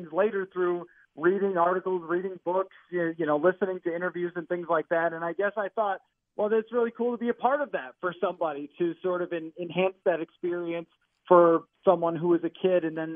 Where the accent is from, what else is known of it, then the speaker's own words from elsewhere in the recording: Buffalo, New York, United States; I was growing up in Buffalo